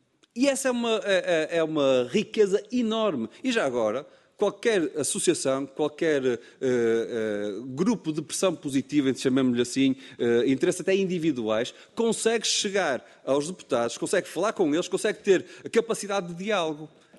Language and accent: Portuguese; Aveiro, Portugal; Eu fui eleito por Aveiro, a zona de onde eu sou